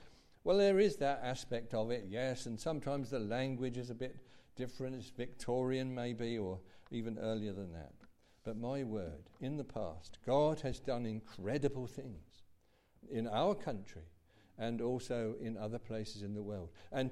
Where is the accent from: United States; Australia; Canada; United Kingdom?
United Kingdom; perhaps I'm showing my pride in being British or something